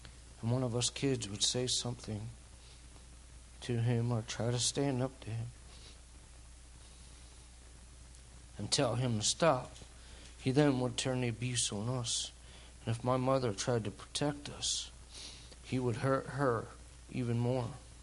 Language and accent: English; White Springs, Pennsylvania, United States; I grew up in White Springs, just outside of Mifflinburg, and graduated from Mifflinburg School in 1989.